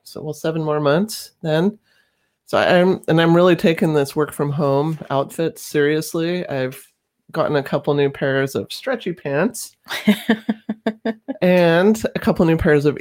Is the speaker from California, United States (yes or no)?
yes; California, United States; I'm really originally from the California.